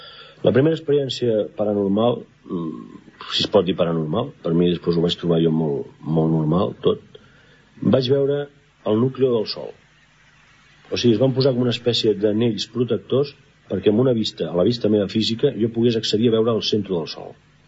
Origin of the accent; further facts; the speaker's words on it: L'Hospitalet de Llobregat, Catalonia, Spain; also born or lived in Soneja; vaig néixer en un poble de la província de Castelló que es diu Soneja. Em van portar pràcticament a néixer allà perquè després tota la vida m'he criat aquí a Barcelona, Hospitalet concretament